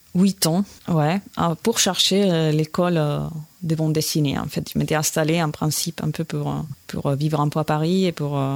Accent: Spain; Bon, moi, je suis espagnole

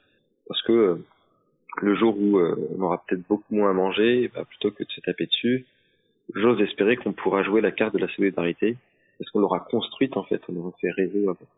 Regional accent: Pays de la Loire, France; Parce que j'ai grandi, enfin je suis né, j'ai grandi, j'ai évolué en Sarthe, donc je connais plutôt bien le département et les acteurs qui y sont, etc.

